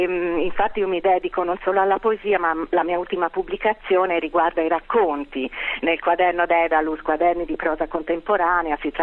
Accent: Pisa, Tuscany, Italy; non è che in quanto pisana io non sono stata neanche invitata quest'anno

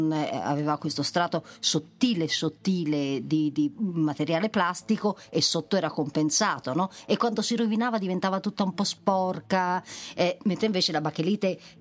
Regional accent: Pistoia, Tuscany, Italy; also born or lived in Florence / Fiesole; now in Rome, Italy; No, allora, io sono di originaria pistoiese.

